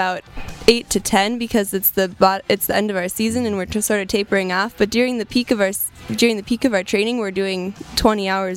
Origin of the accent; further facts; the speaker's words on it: Minneapolis, Minnesota, United States; I'm from Minneapolis, Minnesota. I'm an only child down there, and my mom and dad are just, I grew up skiing with them.